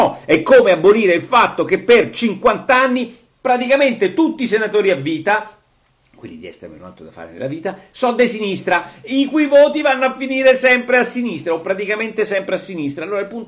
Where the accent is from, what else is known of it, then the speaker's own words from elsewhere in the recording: Rome, Lazio, Italy; essendo un romano, di nascita, di scuola, di università